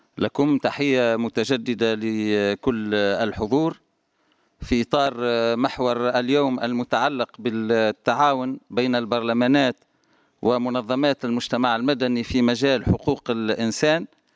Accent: Tunisia; كما يعيشها بلدي تونس

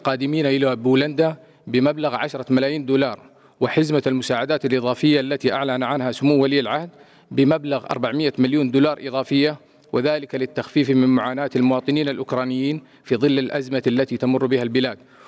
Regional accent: Saudi Arabia; بلادي المملكة العربية السعودية

